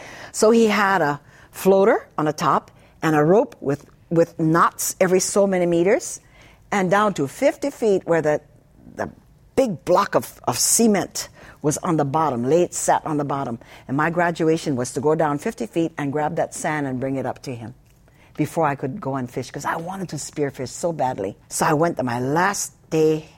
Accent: Molokai, Hawaii, United States; Which I didn't mind because I grew up like that on Molokai.

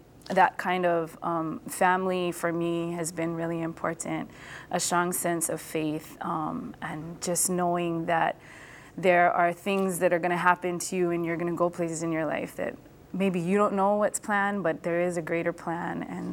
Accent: Hilo, Hawaii, United States; Well, you know, initially although I grew up in Hilo, went to a small Catholic school there, I did apply and get accepted to Kamehameha, and so went there as a freshman.

